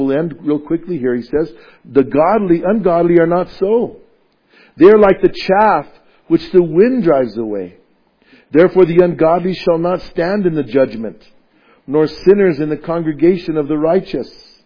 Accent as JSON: {"language": "English", "town": "Bernalillo", "region": "New Mexico", "country": "United States", "tie": "born or raised there", "said": "We had a lot where I grew up at in Bernalillo, and we were always having to cut them down."}